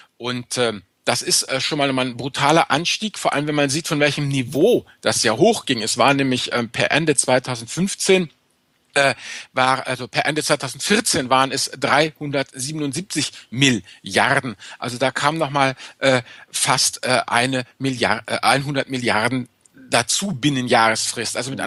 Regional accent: North Rhine-Westphalia, Germany; Ich bin Rheinländer, nicht nordisch.

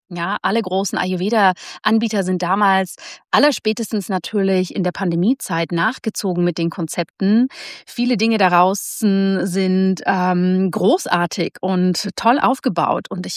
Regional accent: Zurich, Switzerland; an meinen Heimatort Zürich

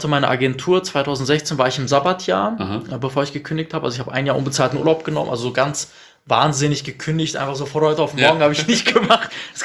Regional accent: Bielefeld, North Rhine-Westphalia, Germany; Und dann noch als Bielefelder, das war echt grandios.

